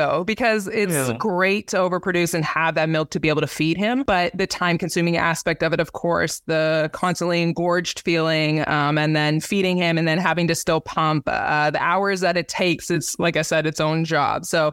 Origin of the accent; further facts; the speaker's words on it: Canada; now in Indianapolis, United States; This is where I kind of like made home base being from Canada.